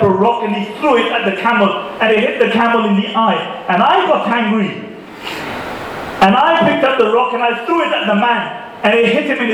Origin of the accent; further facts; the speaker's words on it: Pakistan; We Pakistanis don't like to do small things.